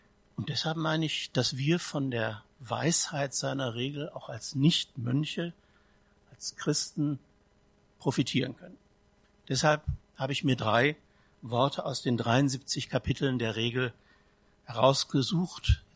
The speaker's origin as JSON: {"language": "German", "region": "North Rhine-Westphalia", "country": "Germany", "said": "In meiner Heimat, wo ich herkomme, im Ruhrgebiet, würden sie es ähnlich machen, auf andere Weise."}